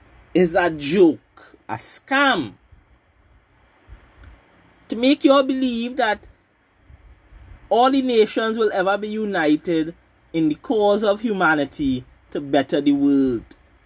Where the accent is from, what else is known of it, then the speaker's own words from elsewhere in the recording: Trinidad & Tobago; I could not like America as much as I want, being a Trinidadian person.